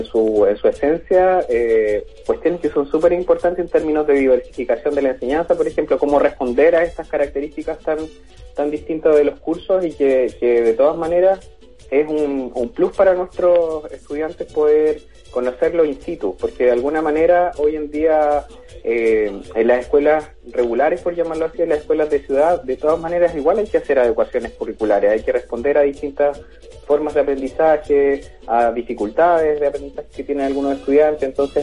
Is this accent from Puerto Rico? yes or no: no; Santiago, Santiago Metropolitan Region, Chile; Sí, nosotros venimos desde Santiago